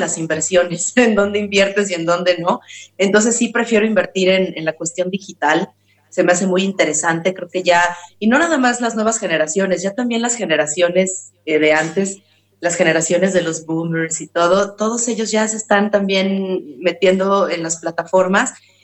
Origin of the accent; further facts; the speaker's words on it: Mexico City, Mexico; Yo nací, crecí, vivo en la Ciudad de México.